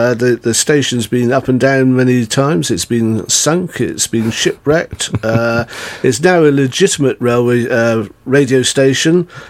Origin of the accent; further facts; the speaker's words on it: Gillingham, South East England, United Kingdom; was born in 1950, so I was brought up in the early 1960s as my formative years, and I was brought up in Gillingham in those days